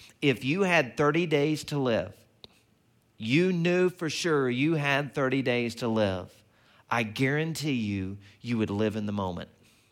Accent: Arkansas, United States; when I was growing up, I grew up in Arkansas, and one of the things down there that they have an abundance of is tons of lakes and rivers and streams

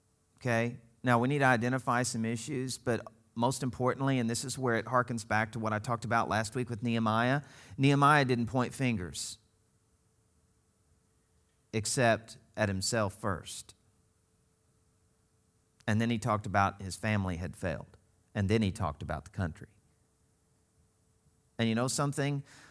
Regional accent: Arkansas, United States; also born or lived in Springfield, Missouri; Most of you know that I was born in Springfield, Missouri, so in that southwestern part of Missouri, but then from the age of 8 on, I lived in Arkansas.

